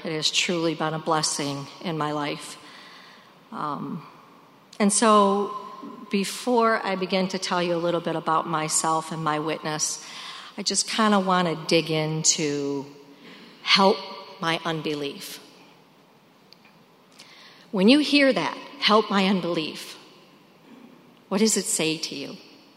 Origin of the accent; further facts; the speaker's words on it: Detroit, Michigan, United States; So I grew up in Detroit. I was the youngest of five. I grew up in a Catholic household.